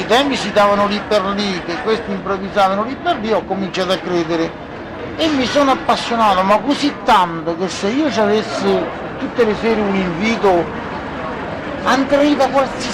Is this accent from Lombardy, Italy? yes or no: no; Artena, Lazio, Italy; mi ha domandato, ma di che parte sei? Di Artena.